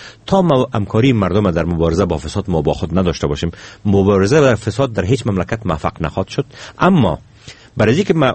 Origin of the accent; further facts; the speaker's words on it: Afghanistan; ما افغان هستیم، ما صاحب از این خانه هستیم